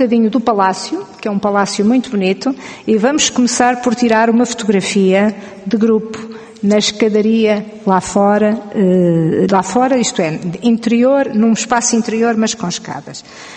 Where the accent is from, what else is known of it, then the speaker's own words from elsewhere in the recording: Coimbra, Portugal; Eu não sou de Lisboa, sou de Coimbra